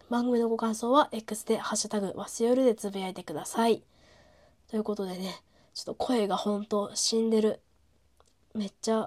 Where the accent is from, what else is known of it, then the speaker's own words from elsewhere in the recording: Tsukuba, Ibaraki, Japan; 私と親友は茨城のつくば市っていうところ出身なんですよ、小学校が。